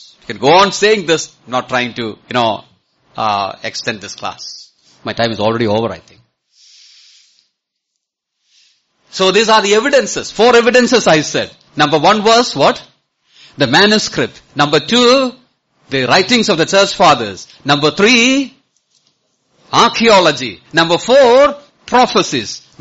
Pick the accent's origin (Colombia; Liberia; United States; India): India; Kerala; I grew up in Kerala.